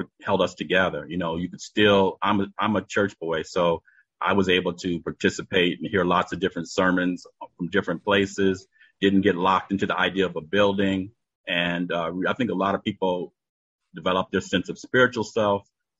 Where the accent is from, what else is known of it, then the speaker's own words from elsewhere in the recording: Detroit, Michigan, United States; Again, I came from Detroit, where during the pandemic, all the disparities of income, you know, all the different disparities just became exacerbated, right?